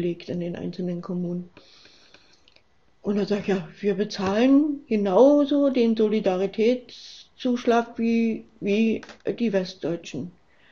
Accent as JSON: {"language": "German", "town": "Frankfurt", "region": "Brandenburg", "country": "Germany", "said": "ich komme auch aus Frankfurt, oder? Sah das ist die ganz östliche Stadt an der Oder. Wenn wir über die Grenze gucken, sehen wir Polen."}